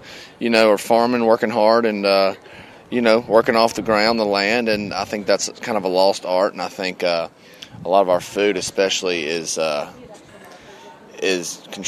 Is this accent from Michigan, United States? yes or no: no; Georgia, United States; moved away as an adult; also born or lived in Nashville; Yeah, man, I grew up in Georgia and moved to Nashville when I was 18 and lived there and went to college and kind of pursued songwriting